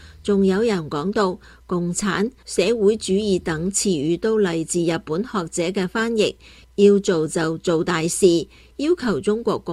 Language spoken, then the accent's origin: Chinese; Taiwan; 我们台湾人就是这样，对丧失亲人的家属都会给他们一些关怀